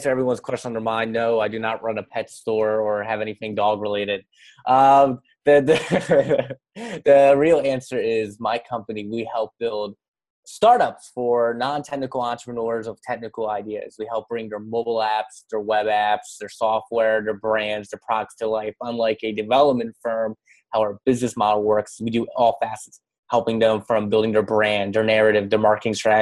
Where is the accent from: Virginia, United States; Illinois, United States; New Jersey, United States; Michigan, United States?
New Jersey, United States; now in Philadelphia, United States; I grew up in Jersey, so right over to Ben Franklin. But you know, I've been living in Philly now for over almost a year.